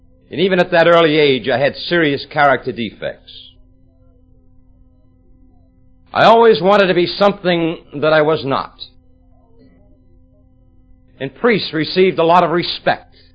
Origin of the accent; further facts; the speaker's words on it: Worcester, Massachusetts, United States; I was born in 1925 in Worcester, Massachusetts. Before you take out your calculators, I'm 55 years old. I was born the son of Irish immigrant parents, a mother that couldn't read and write, and I was embarrassed about that.